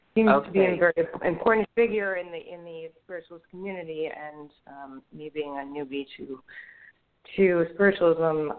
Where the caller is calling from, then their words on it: New York, United States; New York.